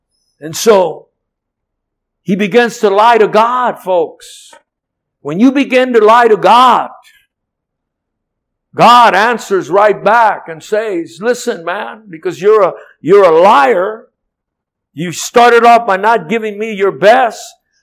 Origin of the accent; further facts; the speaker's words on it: Compton, California, United States; born there; Shoot, all I know, Piru, I was born in Compton, folks.